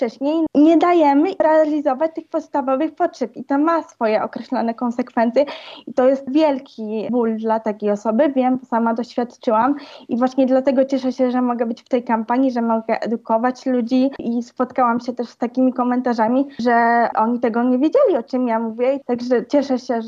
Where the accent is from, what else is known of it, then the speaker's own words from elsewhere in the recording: Łowicz, Łódź Voivodeship, Poland; now in Warsaw, Poland; Ja w ogóle sama mieszkam, teraz mam chłopaka, ale pochodzę z Łowicza. Jak wyjechałam do Warszawy